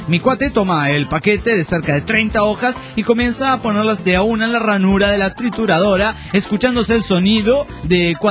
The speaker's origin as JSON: {"language": "Spanish", "town": "Necochea", "region": "Buenos Aires Province", "country": "Argentina", "said": "Tengo 19 años y soy de Necochea, provincia de Buenos Aires, Argentina."}